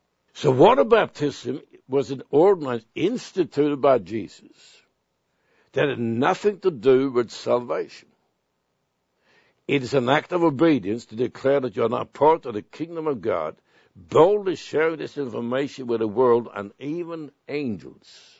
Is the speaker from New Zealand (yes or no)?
no; Sweden; I grew up in Sweden. I was a Lutheran.